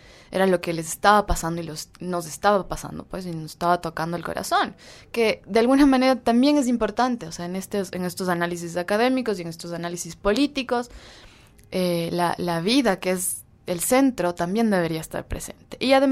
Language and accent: Spanish; Ecuador; los ecuatorianos teníamos vivencias similares a las que presentaban los venezolanos y las venezolanas